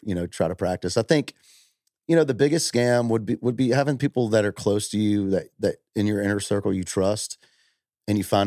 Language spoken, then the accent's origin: English; Tullahoma, Tennessee, United States; I want to go back to Tullahoma, Tennessee, my hometown, and go, I got a record deal